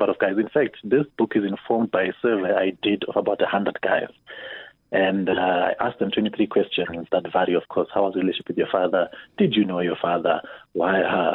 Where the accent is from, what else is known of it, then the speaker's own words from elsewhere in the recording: Zimbabwe; moved away; I'm originally from Zimbabwe. I've been in this country now for almost 20 years.